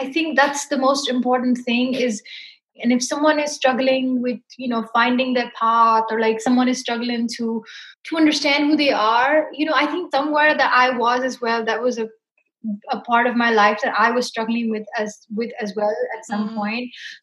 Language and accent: English; Nepal; So I think growing up in Nepal, I went to different temples